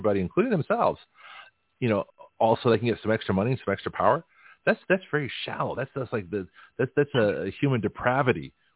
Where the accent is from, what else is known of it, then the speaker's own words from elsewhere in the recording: Canada; moved away; also born or lived in Australia; I didn't escape a horrible country. You know, I came from Canada to Australia to here, but it still was a process.